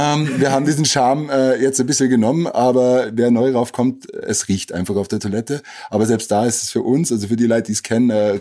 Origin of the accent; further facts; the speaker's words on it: Kassel, Hesse, Germany; moved away as an adult; now in Austria; ich bin ja aus Kassel 2004, ich war 22 Jahre alt